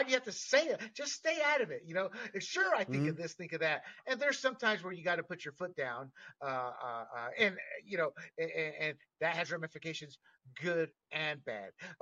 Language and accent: English; North Carolina, United States; I'm from North Carolina too, and the South is the heart of Black America